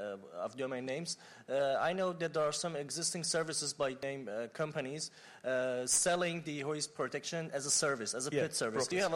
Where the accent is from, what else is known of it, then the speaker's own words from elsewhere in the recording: Iran; I'm from Iran, and I'm a first-time fellow.